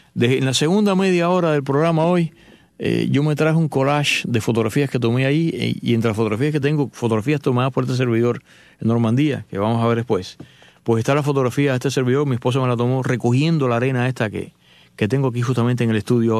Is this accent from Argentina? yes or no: no; Cuba; moved away; porque yo no sabía cuándo iba a regresar a Cuba. No pasó en ese momento, pasó años después. Y nunca más he vuelto.